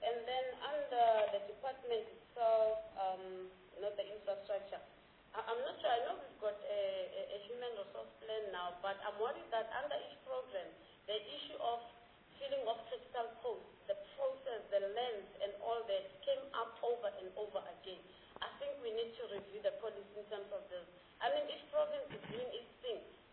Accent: Hong Kong; I come from Hong Kong.

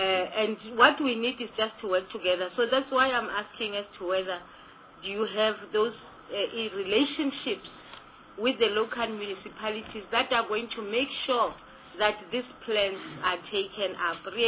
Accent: Mpumalanga, South Africa; I come from Pumala. They have to transport from Nelspruit to my area in the former Kwandebele, which is very far.

